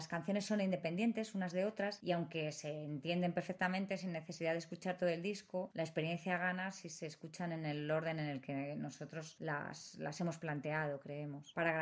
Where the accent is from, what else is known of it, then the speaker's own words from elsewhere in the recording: Logroño, La Rioja, Spain; somos de Logroño